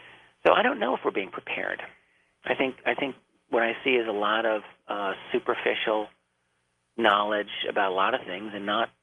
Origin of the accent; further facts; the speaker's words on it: Brentwood, New York, United States; I grew up in Brentwood, Long Island.